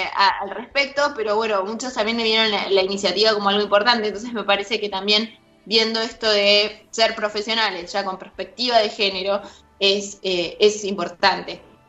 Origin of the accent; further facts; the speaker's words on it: Argentina; cómo somos, la cultura argentina somos muy estigmatizantes en ese sentido.